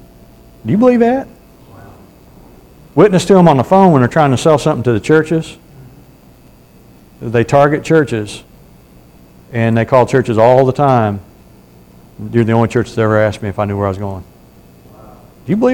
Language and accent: English; United States; I said, look, I'm an American.